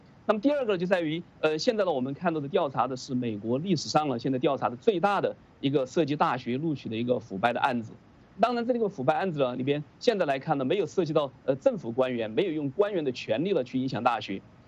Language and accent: Chinese; China; moved away as an adult; now in United States; 像我从中国过来到美国